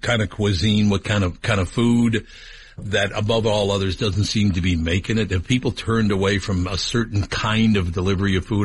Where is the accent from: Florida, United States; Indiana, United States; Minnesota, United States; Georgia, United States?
Minnesota, United States; Minneapolis; I'm one of those weird guys. I grew up in Minneapolis, but I spent a lot of time in St. Paul, too.